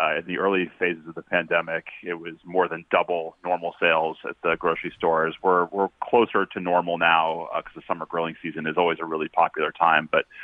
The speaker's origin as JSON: {"language": "English", "region": "the South", "country": "United States", "said": "I'm a chili dog guy. I'm from the South."}